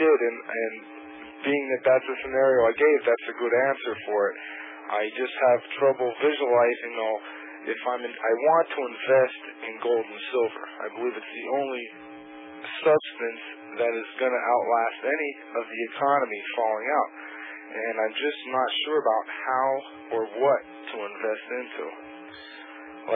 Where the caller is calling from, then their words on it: Pennsylvania, United States; Hi, Bill. … I'm calling from Pennsylvania.